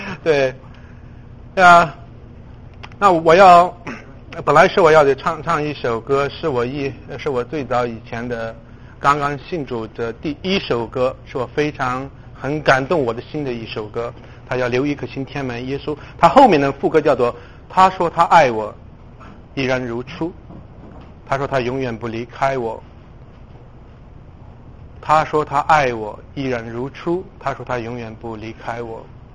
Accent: Northwest China, China; born there; 你们知道我们在西北的那个乡下，我是出生在西北的一个乡下的一个小山村里面

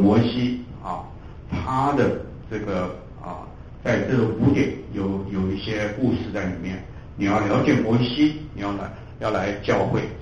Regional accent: China; 就跟我们中国人想的皇帝严啊这个呀啊舜禹啊，这些都是算我们的老祖宗啊。

